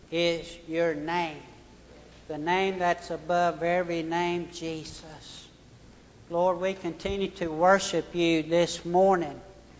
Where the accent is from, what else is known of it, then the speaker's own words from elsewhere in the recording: United States; And I'm an American, I'm a patriot